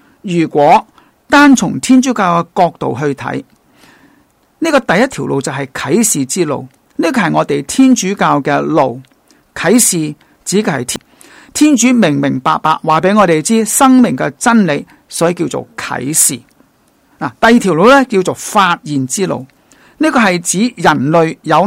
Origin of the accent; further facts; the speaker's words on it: Hong Kong; 那个馆长呢就知道我系从香港嚟嘅